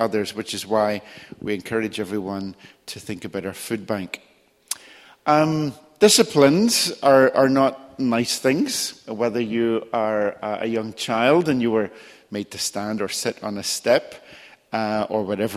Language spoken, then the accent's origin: English; Northern Ireland, United Kingdom; I remember growing up in Northern Ireland, and Lent was certainly not something I ever observed.